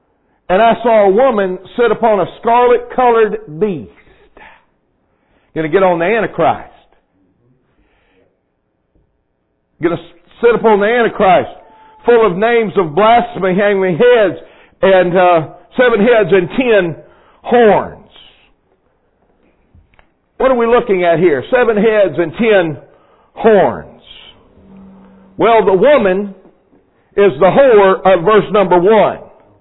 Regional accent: Mississippi, United States; My wife and I both grew up on the Mississippi Gulf Coast.

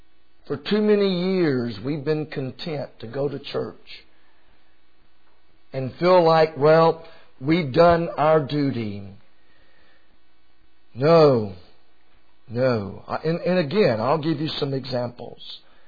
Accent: the South, United States; Now, I grew up in the South, and salt was often used to stop food from rotting and decaying.

